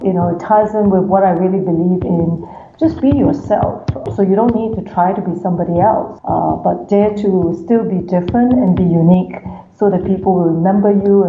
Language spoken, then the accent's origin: English; Singapore; I'm a Singaporean Chinese.